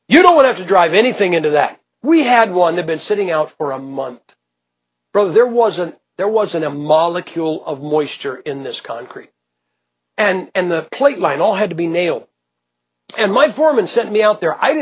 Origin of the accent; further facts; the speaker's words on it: Ohio, United States; And you know, I'm from Ohio. We have basements.